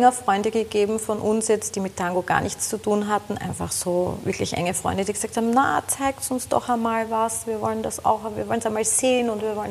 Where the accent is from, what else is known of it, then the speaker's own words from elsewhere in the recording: Guntramsdorf, Lower Austria, Austria; wir sind ja aus Guntramsdorf